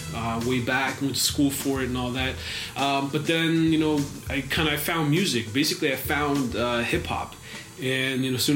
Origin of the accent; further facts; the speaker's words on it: Kitchener, Ontario, Canada; I grew up in Kitchener.